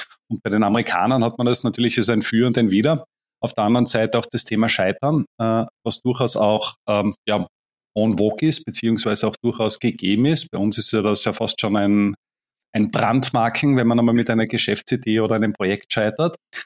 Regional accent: Austria

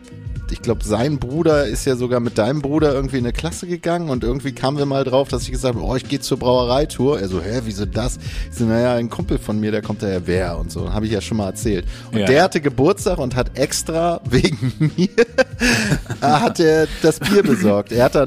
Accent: Bremen, Germany; Ich bin ja Bremer und Bremerhaven gehört ja zu Bremen.

